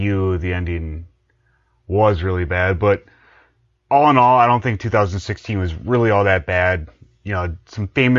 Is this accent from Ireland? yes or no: yes; Ireland; Now, I'm Irish. You're Irish by injection.